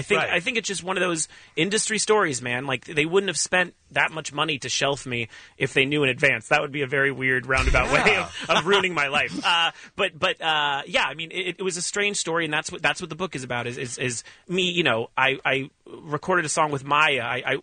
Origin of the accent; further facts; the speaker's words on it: Los Angeles, California, United States; I grew up in Woodland Hills, which next door to Calabasas, which other than being the Satan home of the Kardashians, it is also called Cala Blacklist. It's so white bread.